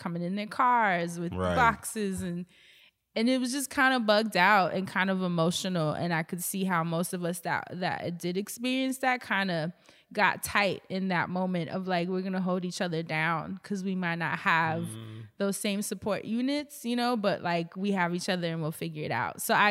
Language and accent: English; New York City, New York, United States; She was from Oakland, you know, and that was real cool because I'm coming from Harlem.